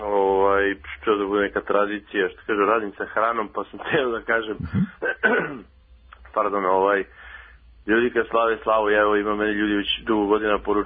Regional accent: Belgrade, Serbia; ja sam iz Beograda

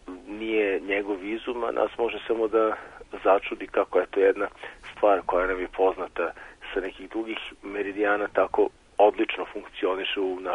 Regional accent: Kikinda, Vojvodina, Serbia; Ja sam rođen i odrastao sam u Kikindi

